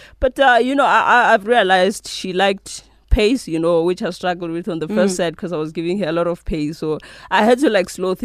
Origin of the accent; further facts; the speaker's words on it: South Africa; I take pride from just being a South African.